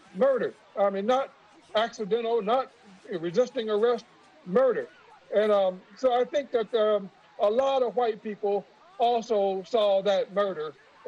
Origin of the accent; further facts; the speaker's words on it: Rockford, Illinois, United States; Most of us who grew up in the north, I grew up in Rockford, Illinois. I'm at home now.